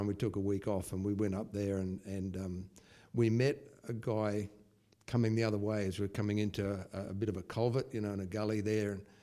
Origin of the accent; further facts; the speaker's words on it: Brisbane, Queensland, Australia; Okay, I was born in Greenslopes, born and bred in Brisbane.